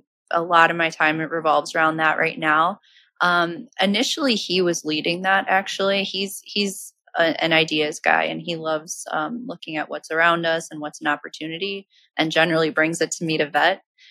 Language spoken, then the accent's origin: English; Chicago, Illinois, United States; And we want to do this in our backyard, and we're from Chicago. Our majority of our portfolio is there.